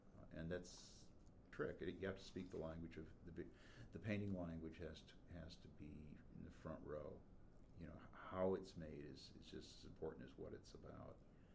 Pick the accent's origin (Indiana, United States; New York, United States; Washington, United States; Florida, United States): New York, United States; Rochester; growing up in New York State, experiencing the winters in Rochester, seeing Lake Ontario freeze over, going skiing in the hills south of Buffalo